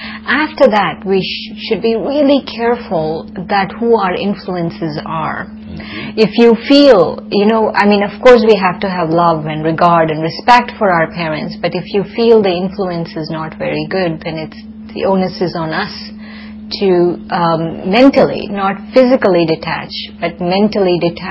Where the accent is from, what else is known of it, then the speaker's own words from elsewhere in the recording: India; But also because I'm from India